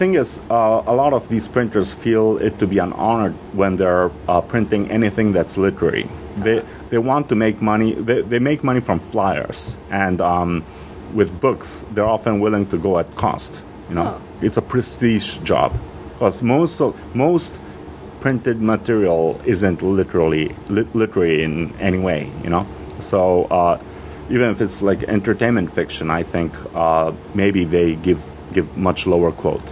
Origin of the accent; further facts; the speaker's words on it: Japan; I was born and raised in Japan.